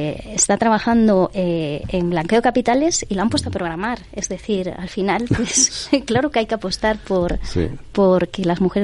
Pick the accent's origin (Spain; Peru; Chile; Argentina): Spain; Vigo, Galicia; la primera oficina la abrimos en Vigo, que es de donde soy yo